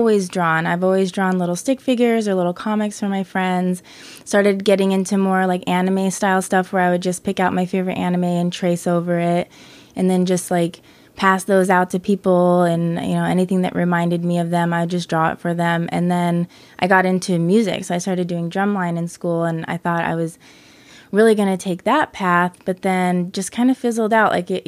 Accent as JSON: {"language": "English", "town": "Phoenix", "region": "Arizona", "country": "United States", "tie": "born or raised there", "also_born_or_lived": "Mesa / Flagstaff", "said": "Well, I was born in Mesa and then I believe moved to Phoenix when I was two. And then from there, grew up in Phoenix and then bounced to Flagstaff"}